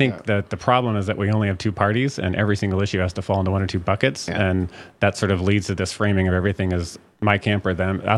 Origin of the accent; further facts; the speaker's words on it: Oregon, United States; also born or lived in Northern California; So I think, so I grew up in Southern Oregon and Northern California, actual Northern California, not the Bay Area, but Northern California.